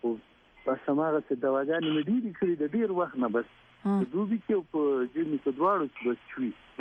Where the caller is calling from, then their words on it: Quetta, Balochistan, Pakistan; زه د کوټه نه خبرې کوم.